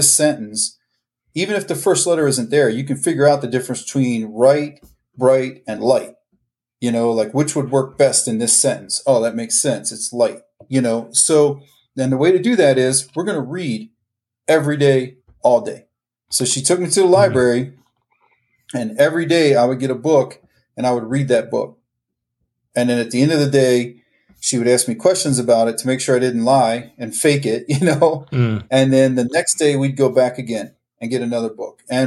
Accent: Maryland, United States; I was born and raised in Maryland, so the Eastern Shore of Maryland. So little tiny area of the country. I think our county maybe had 13,000 people.

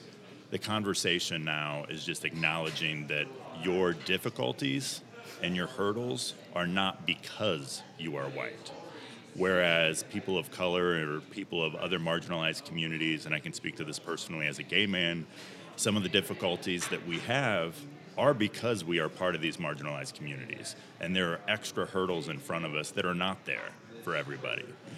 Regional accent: Indiana, United States; As a gay man growing up in Indiana in a pretty working class, blue collar family, I get it, but I don't get it exactly.

